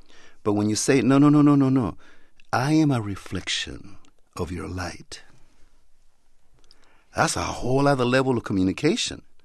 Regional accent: Tijuana, Baja California, Mexico; Even though I grew up in Tijuana and in the poorest part

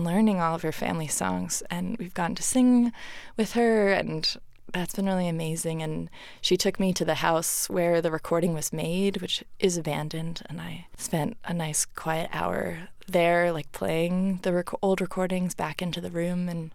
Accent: New England, United States; also born or lived in Kentucky / Virginia; mm-hmm. I grew up in New England. My family's from there, and like many New Englanders, got really into Southern and American folk music. And so I moved to rural Kentucky and then to rural Virginia

